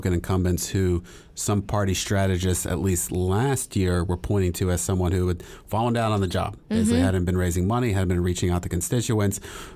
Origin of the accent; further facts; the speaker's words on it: Texas, United States; I grew up in Texas 7th